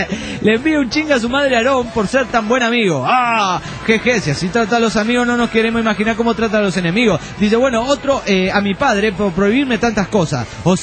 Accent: Alzira, Valencian Community, Spain; de Alcira.

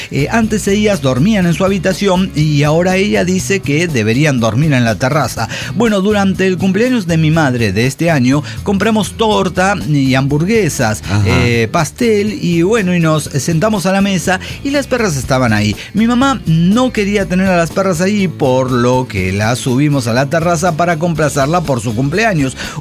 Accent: Pasto, Nariño, Colombia; now in Bogotá, Colombia; La voy llevando llevando porque soy chica de Pasto, ¿no?

